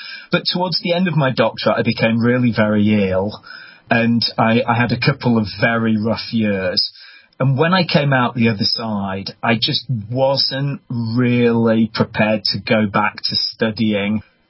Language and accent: English; United Kingdom; I grew up in the British countryside, and I've always had, let's say, a loving relationship with the countryside. I still today live in the country